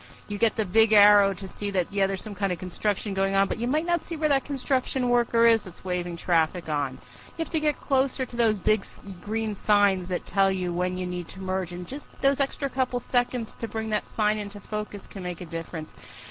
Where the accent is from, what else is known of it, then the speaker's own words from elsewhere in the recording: New Jersey, United States; born there; I was born in New Jersey, so if we have any affiliates from the Monmouth County, New Jersey area, maybe you even remember Howe Auto Driving School.